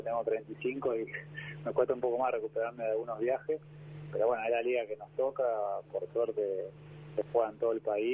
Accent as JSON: {"language": "Spanish", "town": "Bahía Blanca", "region": "Buenos Aires Province", "country": "Argentina", "tie": "born there", "said": "Poder jugar ahí donde yo nací"}